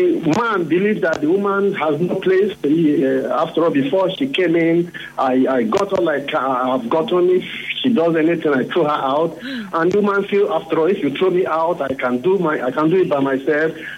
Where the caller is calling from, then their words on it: Rivers, Nigeria; I'm calling from Rivers State.